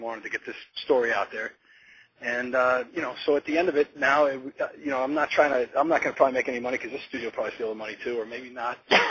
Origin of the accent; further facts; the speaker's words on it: New York, United States; In the winter of 2002, I'm a New Yorker